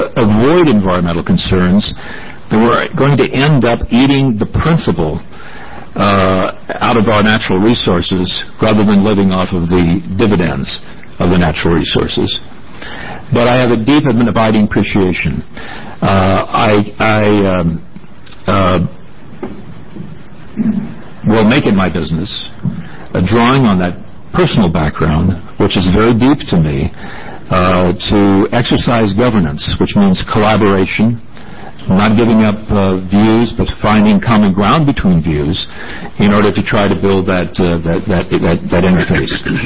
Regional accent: Redmond, Oregon, United States; You might be interested to know that I grew up, spent my childhood in the 40s and 50s in a timber town. Redmond, Oregon was a timber town in those days.

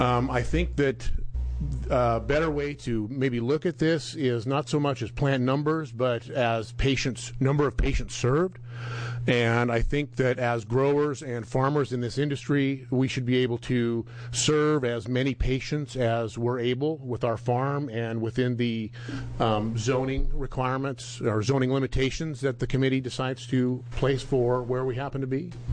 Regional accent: Applegate, Oregon, United States; I'm from Applegate, Oregon.

